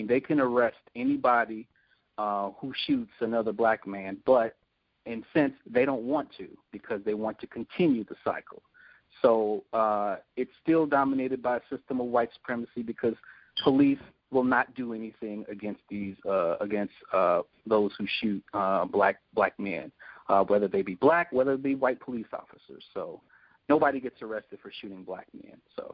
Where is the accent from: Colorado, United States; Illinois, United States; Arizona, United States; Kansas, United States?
Illinois, United States; Chicago; I'm from Chicago, and I've also said the statistics for unsolved murders in Chicago from last year was 75%.